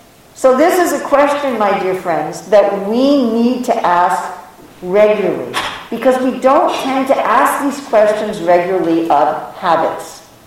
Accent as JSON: {"language": "English", "country": "Finland", "second_language": "English", "said": "Or I think it's correct because I come from Finland and everybody does it like that."}